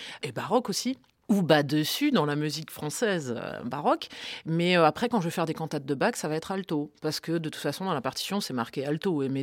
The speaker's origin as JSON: {"language": "French", "town": "Épinal", "region": "Grand Est", "country": "France", "said": "Je viens des Vosges, c'est ça la question. Je viens d'Épinal"}